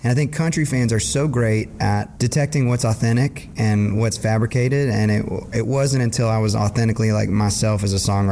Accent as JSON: {"language": "English", "town": "Austin", "region": "Texas", "country": "United States", "tie": "born or raised there", "said": "I told you I grew up in Austin, Texas."}